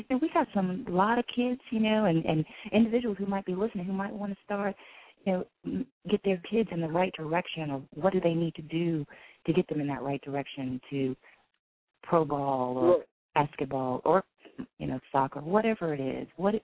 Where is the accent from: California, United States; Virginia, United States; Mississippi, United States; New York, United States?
Virginia, United States; Southampton County; him and I are from the same hometown, same county. We're from Southampton County, you know, in Virginia, based in Franklin area